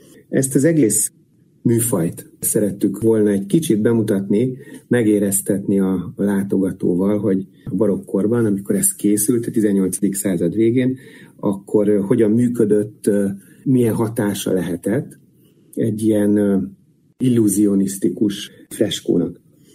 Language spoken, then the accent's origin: Hungarian; Budapest, Hungary; Mi mindketten budapestiek vagyunk